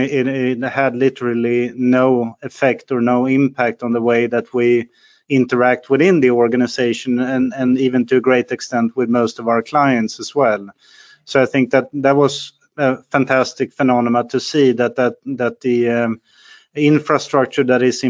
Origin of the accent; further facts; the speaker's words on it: Sweden; also born or lived in United States; I'm born and raised in Sweden. I live here for most of my life. I must say I've done a couple of stints outside of Sweden for about 5 years in predominantly in the US.